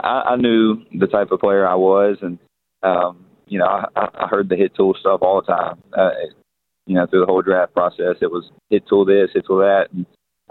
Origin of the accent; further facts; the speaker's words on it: Jackson, Mississippi, United States; No, I'm from the Jackson area.